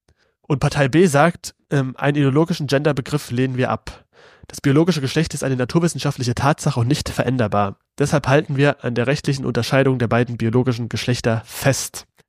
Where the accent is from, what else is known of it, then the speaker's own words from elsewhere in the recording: Saxony, Germany; ich als Sachse, der sicherlich nicht CDU wählt